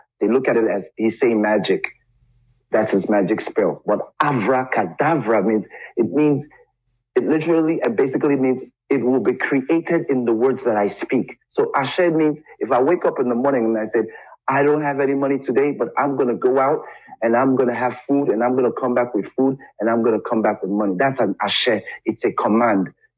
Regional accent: United States; I see a lot of Americans, I grew up in America, I see a lot of Americans saying ashe, ashe, ashe

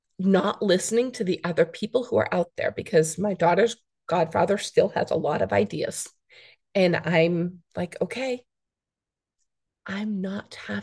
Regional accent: Ireland; I tell people I'm Irish and I feel all the emotions.

